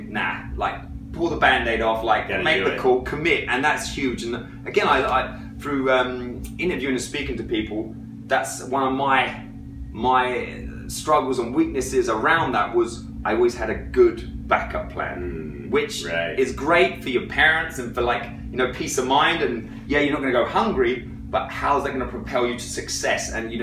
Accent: South East England, United Kingdom; I'm from England, South England

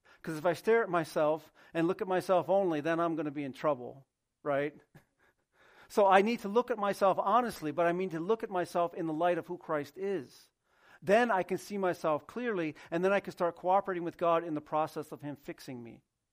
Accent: Union Springs, United States; I grew up, as I told you, I'm from Union Springs. I grew up around Union Springs my whole life.

